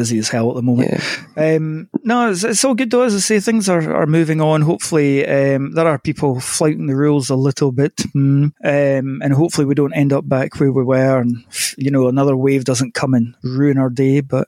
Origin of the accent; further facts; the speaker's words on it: Scotland, United Kingdom; Oh, I don't do heat. I'm Scottish. Not meant to be hot.